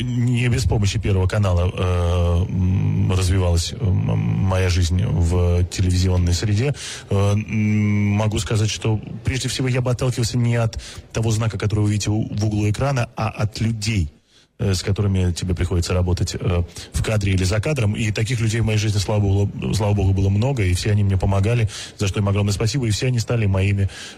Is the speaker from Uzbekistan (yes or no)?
no; Saint Petersburg, Russia; Знаете, он с Урала, я из Петербурга.